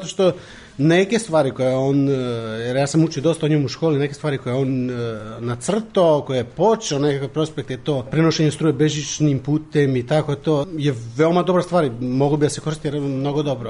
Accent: Kladovo, Bor District, Serbia; moved away as an adult; now in Frederiksværk, Denmark; Odrastao sam u Srbiji, u Kladovu, i onda sam sa 21 godinu došao za Dansku.

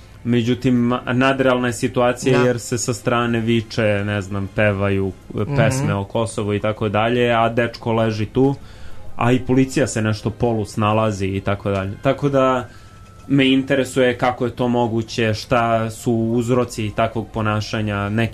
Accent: Belgrade, Serbia; u kraju mom, gde sam odrastao na Novom Beogradu.

